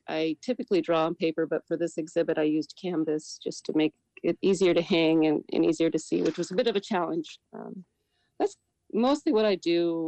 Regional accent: Juneau, Alaska, United States; Well, as you said … I was born and raised in Juneau. And I now work here and live here

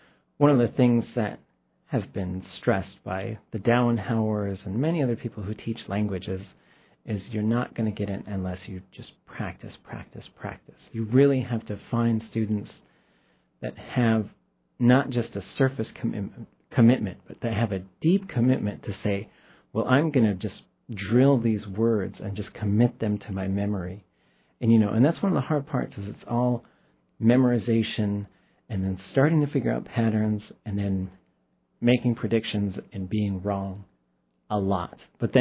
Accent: Anchorage, Alaska, United States; also born or lived in Skagway; I was born in Skagway, Alaska, and then grew up mostly in Anchorage.

